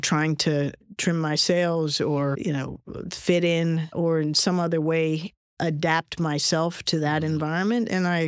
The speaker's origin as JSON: {"language": "English", "town": "Washington", "region": "District of Columbia", "country": "United States", "tie": "born or raised there", "said": "Growing up in Washington, D.C., as he did with our family and where I grew up."}